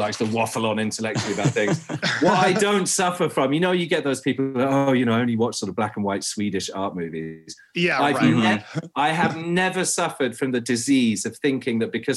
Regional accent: England, United Kingdom; But the truth is, when I grew up in England

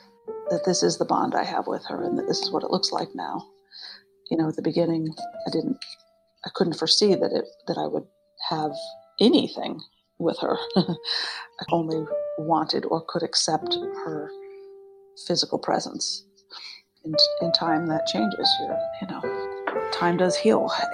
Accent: Connecticut, United States; I'm from Connecticut, and I'm interested in hearing from my daughter

